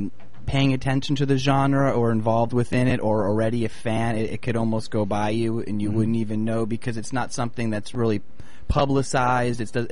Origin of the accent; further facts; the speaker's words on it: Florida, United States; also born or lived in New Jersey; Well, originally I'm from New Jersey, and then I grew up in Florida, high school